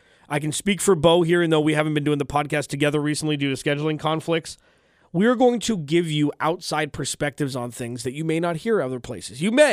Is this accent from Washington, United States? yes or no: no; Los Angeles, California, United States; I'm not a traditional Cardinals fan. I didn't grow up here. I grew up in Los Angeles.